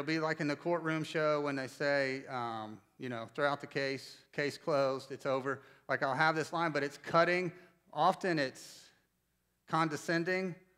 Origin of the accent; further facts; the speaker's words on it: Winston-Salem, North Carolina, United States; I don't know where I come from Winston-Salem. The way I grew up